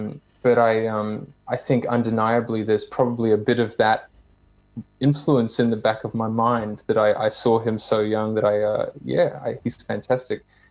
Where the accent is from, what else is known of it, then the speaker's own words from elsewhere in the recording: Australia; you just couldn't miss him growing up in Australia in the 90s